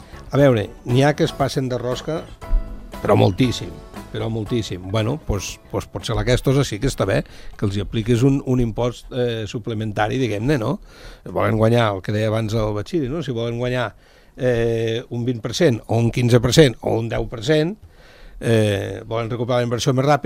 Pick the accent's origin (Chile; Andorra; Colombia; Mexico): Andorra; Arinsal, La Massana; born there; Mira, jo vaig néixer a Insal, 64 anys.